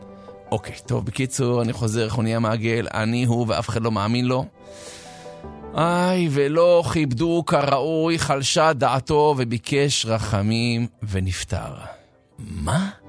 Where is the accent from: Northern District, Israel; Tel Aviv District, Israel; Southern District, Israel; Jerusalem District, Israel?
Tel Aviv District, Israel; Herzliya; אני גדלתי בהרצליה, אני אומר לכם, הסתובבתי שם